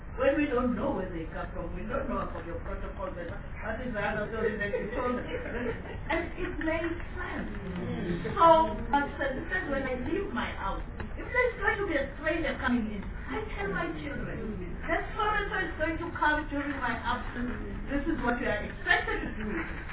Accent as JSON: {"language": "English", "country": "South Africa", "said": "If I go there as a South African, I'm asked to go and form a corporate and come and apply with my corporate."}